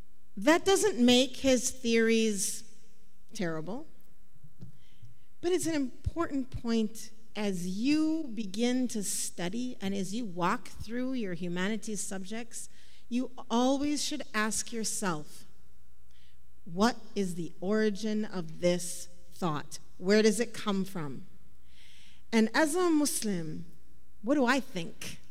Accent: Minnesota, United States; I'm from Minnesota, so it's cold.

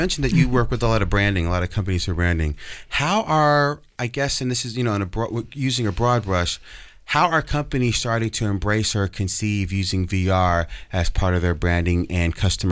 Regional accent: Brooklyn, New York, United States; now in Portland, United States; I grew up in Brooklyn, New York, so I had access to Manhattan and Soho and the art scene in the 70s as a young person.

